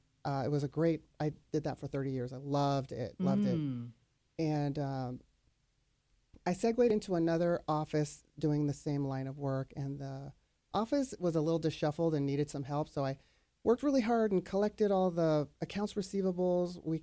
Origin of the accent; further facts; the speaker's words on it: California, United States; I'm from Orange County originally. I lived in Irvine.